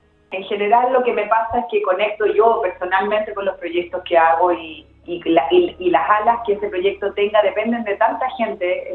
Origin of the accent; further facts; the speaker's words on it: Chile; habla de algo muy oscuro que pasó en mi país